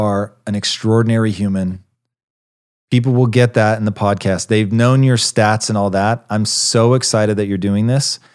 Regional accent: Tacoma, Washington, United States; I grew up in Tacoma, homie.

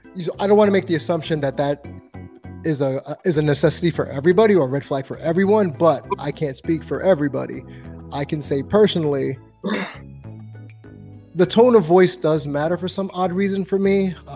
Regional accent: New York City, New York, United States; I'm a New Yorker, as you can tell by my hat, native New Yorker.

